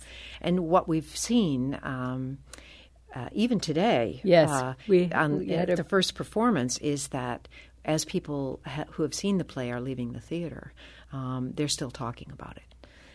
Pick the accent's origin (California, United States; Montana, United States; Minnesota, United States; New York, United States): New York, United States; moved away as an adult; now in Phoenix, United States; I am from New York. I lived 40 years in New York, actually. But now I live in Phoenix, Arizona, all places.